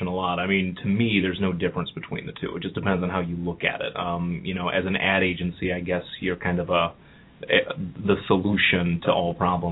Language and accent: English; Cleveland, Ohio, United States; now in Cincinnati, United States; I'm originally from Cleveland, the rock and roll capital of the world.